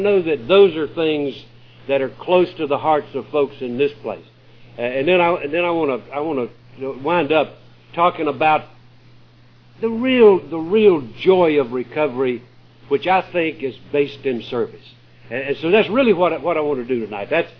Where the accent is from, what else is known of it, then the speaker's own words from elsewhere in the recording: South Carolina, United States; born there; I was born up in South Carolina, very close to Georgia, and had a lousy beginning.